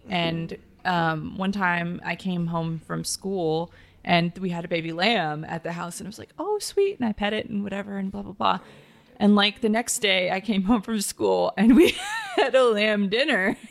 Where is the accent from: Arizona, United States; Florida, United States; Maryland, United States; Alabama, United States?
Alabama, United States; Look, I'm from Alabama, okay?